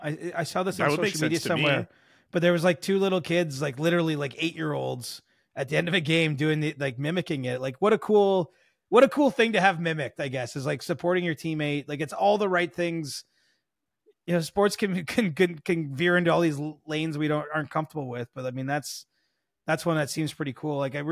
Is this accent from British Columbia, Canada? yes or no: no; Cobourg, Ontario, Canada; It's funny now because so many of my buddies that I grew up with in Cobourg live in Port Hope.